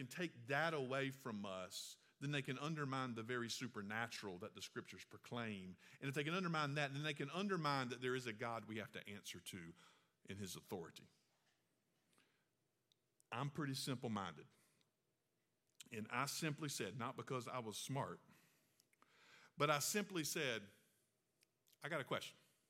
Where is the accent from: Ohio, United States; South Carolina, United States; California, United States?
South Carolina, United States; Red Bank; Church, Red Bank, South Carolina, unincorporated. You know what I'm saying? My dad's been the pastor. I grew up in the Sunbeams and discipleship training and RAs and Sunday school material.